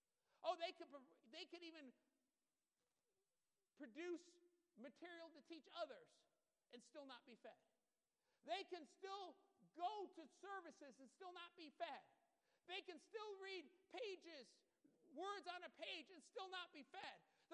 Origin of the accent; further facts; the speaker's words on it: Michigan, United States; When we grew up in Michigan, our house on Annapolis